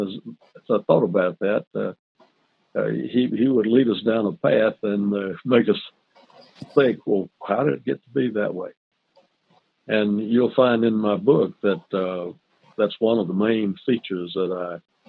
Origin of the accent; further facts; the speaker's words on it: Winnsboro, South Carolina, United States; also born or lived in Savannah, Georgia; I was born in Savannah, Georgia. My dad was a Presbyterian minister. And when I was young, about 2 years old, we moved to Winnsboro, South Carolina, and I grew up in the Presbyterian manse.